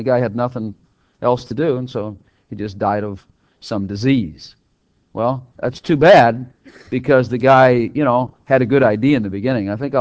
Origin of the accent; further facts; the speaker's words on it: Texas, United States; I do not just think of America or just Texas or just my hometown here.